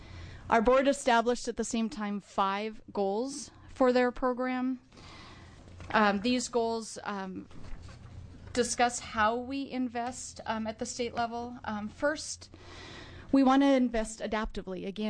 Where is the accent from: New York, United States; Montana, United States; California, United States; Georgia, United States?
Montana, United States; I came from Montana